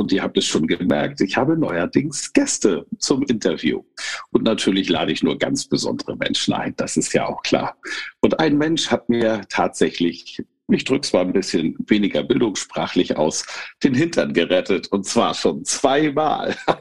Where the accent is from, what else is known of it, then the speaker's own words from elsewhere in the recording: Kiel, Schleswig-Holstein, Germany; Sie kommt aus meiner alten Heimat, aus Kiel.